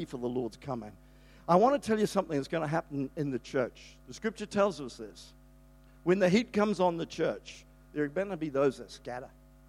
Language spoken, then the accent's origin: English; Wellington, New Zealand; back in the day when I was one of seven kids growing up in Wellington in New Zealand, freezing cold place. So nine people in our family.